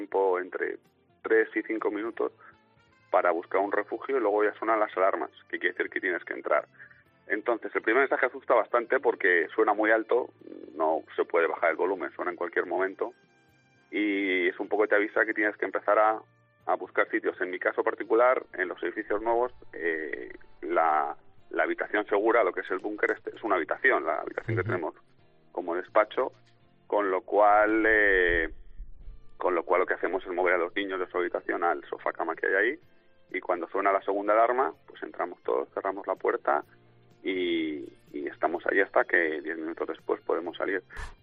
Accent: Madrid, Community of Madrid, Spain; Yo me nací, me crié toda la vida en el barrio de la Concepción, en Madrid, al lado de entre Arturo Soria y el tanatorio de la M30

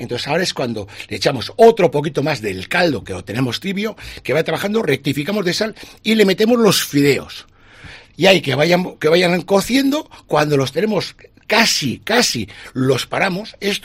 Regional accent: Balearic Islands, Spain; Esos fideos que son muy típicos de Mallorca, porque aquí somos como italianos, tenemos un toque de fideos.

